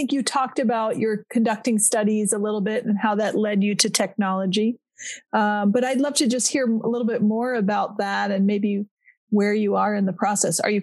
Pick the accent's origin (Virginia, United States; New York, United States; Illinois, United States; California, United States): New York, United States; I grew up in the New York City suburbs. So I was lucky to have access to professional musicians in my hometown.